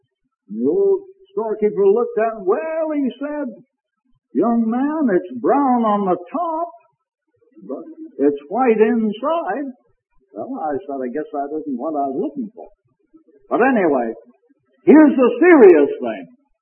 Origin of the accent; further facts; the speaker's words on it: Canada; Now, being a Canadian, I was not reared on hot biscuits for breakfast.